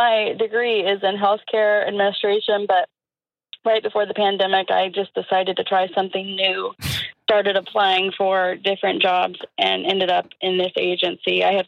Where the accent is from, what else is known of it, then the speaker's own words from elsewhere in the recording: Columbus, Ohio, United States; Columbus. I still live where I grew up, in the same town.